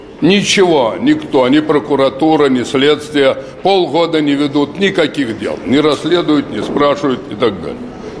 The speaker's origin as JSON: {"language": "Russian", "region": "Bryansk Oblast", "country": "Russia", "tie": "born or raised there", "said": "Брянская область, ведущая область. Мой родной край, она входила в Орловскую область."}